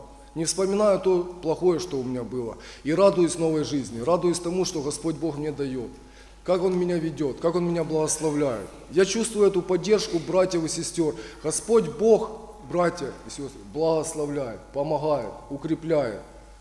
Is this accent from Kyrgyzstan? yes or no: no; Dnipro, Dnipropetrovsk Oblast, Ukraine; now in Volodymyr-Volynskyi, Ukraine; Сам я вообще родом с Днепропетровска, с Днепропетровщины. Но так судьба меня занесла, что я оказался на Волыни.